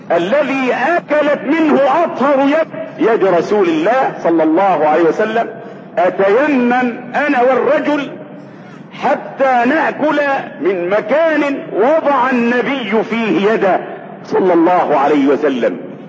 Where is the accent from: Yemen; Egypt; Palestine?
Egypt; وثبت أن عندنا في مصر الآن من المشاهدين 26 مليون مشاهد مدمنين على التلفزيون